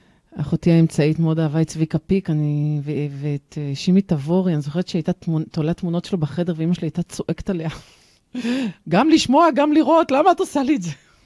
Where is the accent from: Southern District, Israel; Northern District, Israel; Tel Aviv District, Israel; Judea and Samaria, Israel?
Tel Aviv District, Israel; Holon; אני גדלתי בחולון